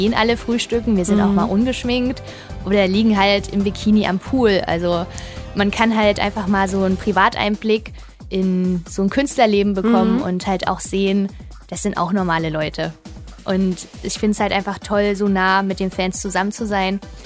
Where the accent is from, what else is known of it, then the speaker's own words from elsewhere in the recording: Mücheln, Saxony-Anhalt, Germany; Ich habe im Jahr 2013 schon mal ein Open Air gemacht in meiner Heimat Mücheln am Geiseltalsee.